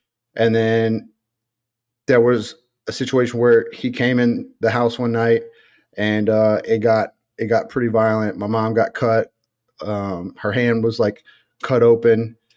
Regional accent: Opelousas, Louisiana, United States; So I'm originally from Opelousas, Louisiana, and I don't want to say that I had a rough upbringing or anything like that, but there was a lot of violence.

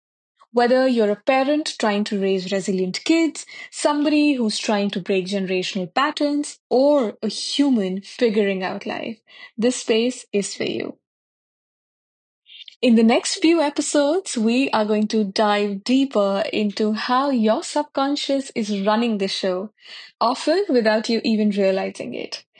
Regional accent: India; I was born and raised in India, where I earned my master's in psychology.

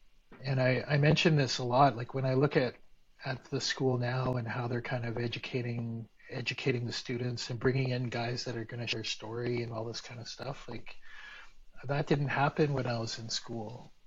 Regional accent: Kenora, Ontario, Canada; It seemed like there was not as many other nationalities or other cultures. Kenora had kind of, you know, settlers and then indigenous people

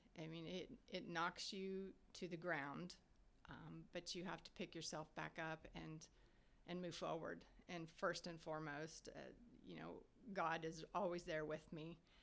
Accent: Indiana, United States; moved away as an adult; now in Austin, United States; So I grew up in Indiana, and then when I graduated high school, I actually went to college in West Texas at Angelo State.

